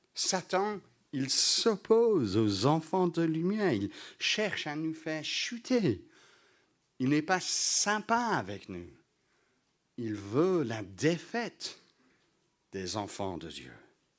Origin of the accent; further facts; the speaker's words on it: England, United Kingdom; J'ai rien contre le thé, je suis anglais, après tout, j'aime le thé.